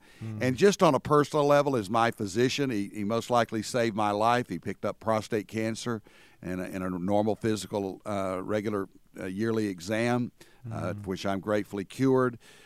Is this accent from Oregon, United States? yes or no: no; Conway, Arkansas, United States; I was born in Conway, Arkansas, and lived the first 10 years of my life there with my parents and with our grandfather, my grandfather.